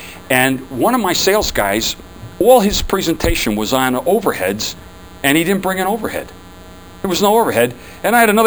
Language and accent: English; New Jersey, United States; and I'm from Jersey, so don't be looking at me.